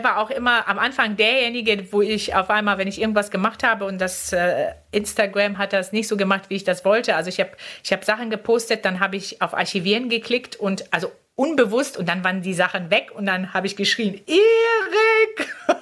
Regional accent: Poland; born there; also ich bin erstmal geboren in Polen.

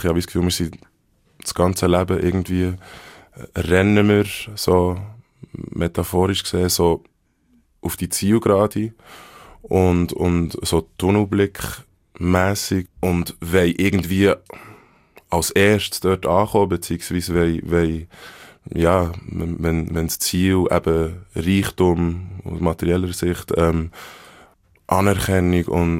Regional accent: Bern, Switzerland; ich bin in Bern in einem Spital geboren.

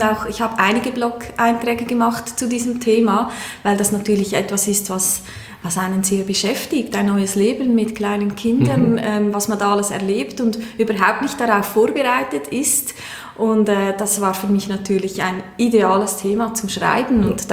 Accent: Aargau, Switzerland; now in Chur, Switzerland; 41, wohne in Chur, bin ursprünglich aus dem Kanton Aargau

